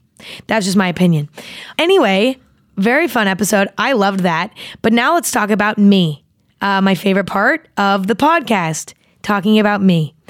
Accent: California, United States; Like summer in like California, because I grew up in California, okay, is like, it's great, but it's also like really boring because there's like not a lot of nature, at least where I grew up anyway.

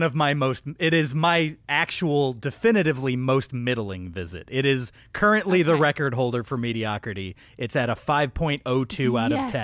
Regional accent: Austin, Texas, United States; I spent a large part of my childhood in Austin, Texas, where there's just a ton of Chili's around

